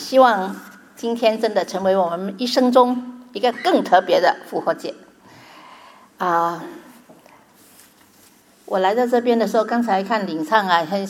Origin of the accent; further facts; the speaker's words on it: China; 对我们从中国来的人更紧张